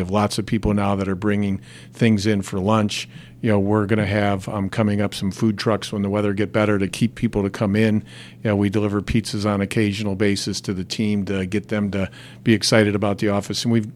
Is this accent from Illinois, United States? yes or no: no; Ohio, United States; also born or lived in Pittsburgh, Pennsylvania; I'm from Pittsburgh originally and moved to Ohio for middle school and high school, and I just like the work ethic in this region.